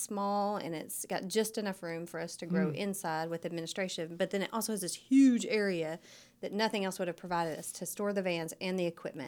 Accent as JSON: {"language": "English", "town": "North Little Rock", "region": "Arkansas", "country": "United States", "tie": "born or raised there", "said": "We wanted to stay in North Little Rock. We both were born and raised in North Little Rock, and it's really our community."}